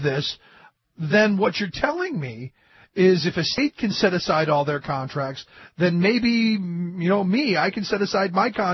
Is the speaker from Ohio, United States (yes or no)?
yes; Ohio, United States; Ohio, my home state, you know, moving kind of in the same path.